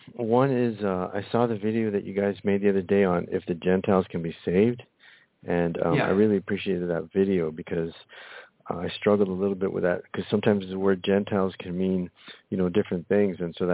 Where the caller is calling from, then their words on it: Florida, United States; I'm just calling on my Skype because my phone's not working right now. I'm calling from Florida.